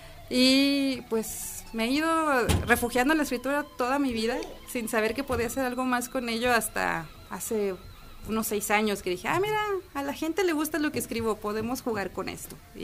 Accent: Aguascalientes, Mexico; Y pues en sí soy de aquí de Aguascalientes.

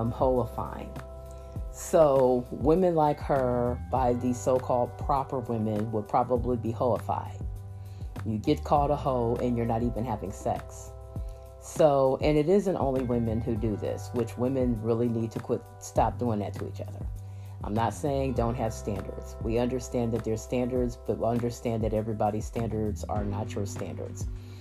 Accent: Massillon, Ohio, United States; also born or lived in Canton; I'm from Canton. Okay. I actually grew up in Massillon, Ohio. So we were around football.

